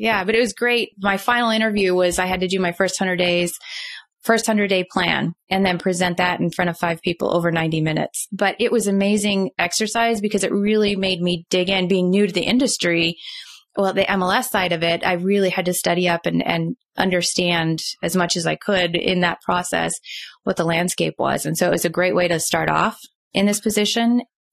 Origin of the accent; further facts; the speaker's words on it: Nevada, United States; I'm actually a small town girl. I grew up in a little town in Nevada, just outside of Las Vegas. Pretty much have lived there my whole life, shy of a little time. I lived 10 years in Denver